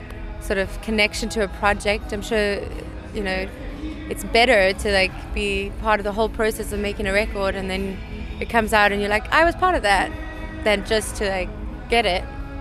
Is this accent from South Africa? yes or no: yes; South Africa; one of the first questions people ever ask me if they find out I'm South African.